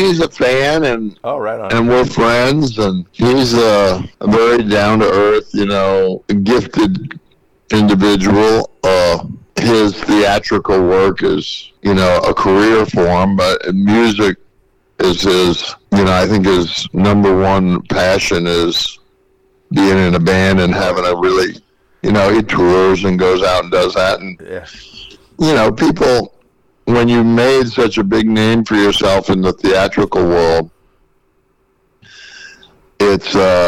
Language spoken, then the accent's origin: English; the South, United States; because it was tough growing up in the South because of some of the like racial stigmas